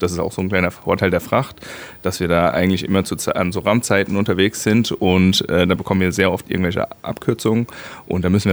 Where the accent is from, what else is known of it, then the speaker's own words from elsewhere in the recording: Frankfurt, Hesse, Germany; ich bin auch Frankfurter, ich bin nur dienstlich in Köln gewesen.